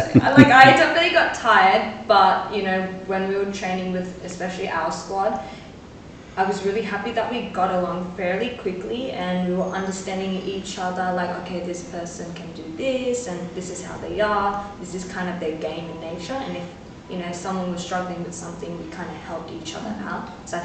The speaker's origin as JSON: {"language": "English", "town": "Sydney", "region": "New South Wales", "country": "Australia", "tie": "born or raised there", "said": "Yeah, so I'm basically born and brought up in Sydney, Australia, with a Japanese mother who's from Hiroshima and an Indian father who's from Himachal Delhi side."}